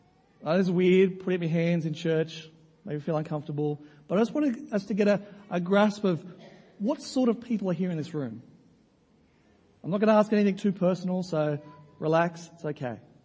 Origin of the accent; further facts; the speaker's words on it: Australia; And being a Christian is more significant than being an Australian.